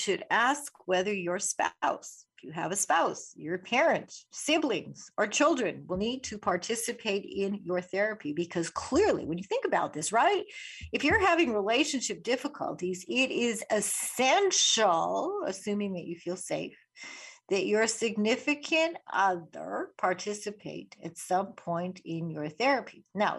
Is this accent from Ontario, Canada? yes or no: no; Winnipeg, Manitoba, Canada; growing up in Winnipeg.